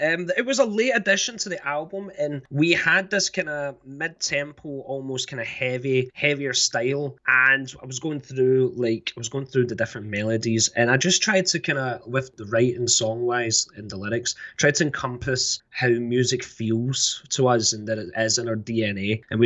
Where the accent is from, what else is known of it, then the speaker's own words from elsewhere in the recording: Scotland, United Kingdom; accent: Scottish; I've realized that people do find my accent to be strong, whereas in Scotland my accent is quite weak, you know.